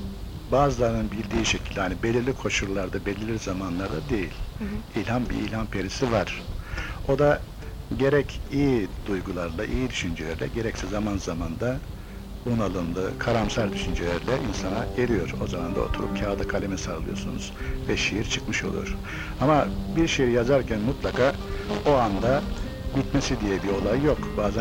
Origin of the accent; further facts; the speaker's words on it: Malatya, Turkey; born there; now in Ankara, Turkey; 1941 Malatya doğumluyum. Yüksek Gazetecilik Okulu mezunuyum. 15 senedir Ankara'dayım.